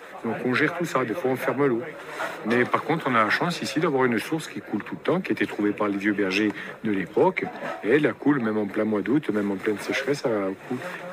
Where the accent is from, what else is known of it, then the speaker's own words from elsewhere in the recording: Corsica, France; now in Lumio, France; Moi, du Nuoro, donc c'est une région qui est dans l'intérieur de la Corse. C'est au pied du Monte Cinto, en fait. C'est toute une région-là. Mais après, j'habite ici, à Lume, près de Calvi, pour le travail.